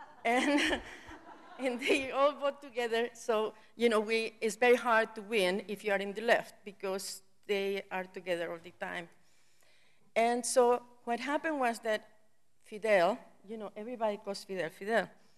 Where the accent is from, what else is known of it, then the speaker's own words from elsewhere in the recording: El Salvador; I was born and raised in El Salvador, and I've been through many exiles